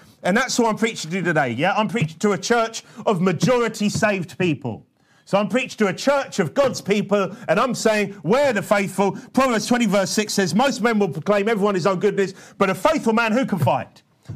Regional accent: United Kingdom; well, we're British, we're loyal to what they tell us we should be, feel like.

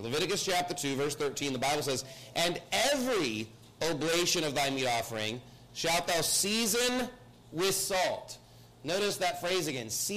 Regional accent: Texas, United States; This is why I'm from Texas, and we love brisket, okay?

